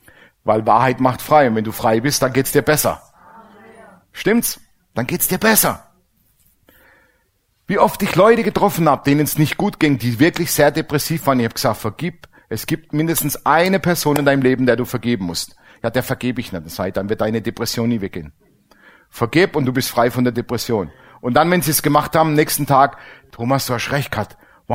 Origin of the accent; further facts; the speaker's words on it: Baden-Württemberg, Germany; Ich komme ja ursprünglich aus dem Schwäbischen.